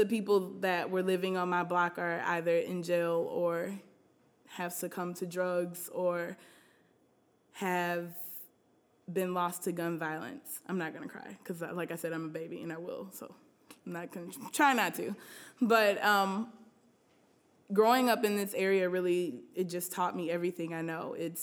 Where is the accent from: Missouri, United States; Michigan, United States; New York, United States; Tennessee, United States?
Missouri, United States; St. Louis; No, I grew up here on the north side, actually like two blocks from where we are.